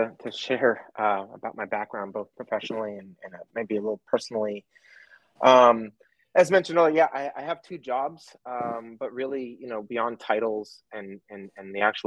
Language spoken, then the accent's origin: English; Pasadena, California, United States; now in Amsterdam, Netherlands; I grew up in Pasadena, California, so I'm a total city slicker. and of course, now I live in Amsterdam, the Netherlands